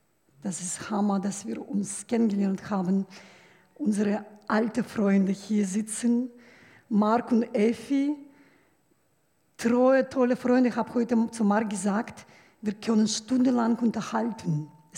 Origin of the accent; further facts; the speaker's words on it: Belarus; first language Russian; German is a second language; now in Thessaloniki, Greece; Ich bin ursprünglich Weißrussin, meine Muttersprache ist Russisch.